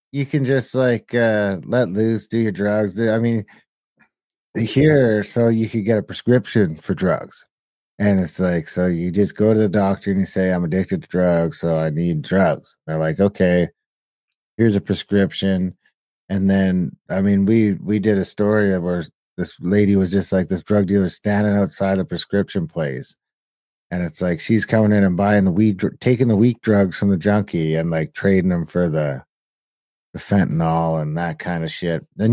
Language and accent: English; Ontario, Canada; because I was from Ontario and out east